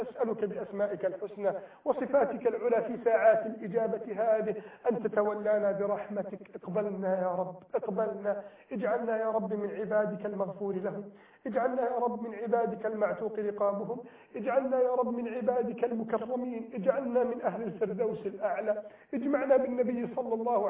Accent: Egypt; بلدنا مصر

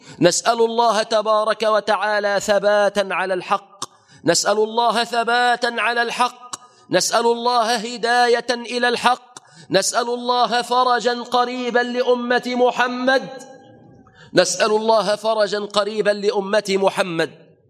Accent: Egypt; اللهم احفظ بلادنا مصر بالإسلام

